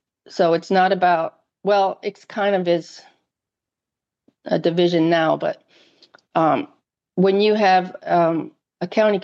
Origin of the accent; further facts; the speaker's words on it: Sarasota, Florida, United States; Well, like I said, I was born in 59 in Sarasota. I'm a Florida native.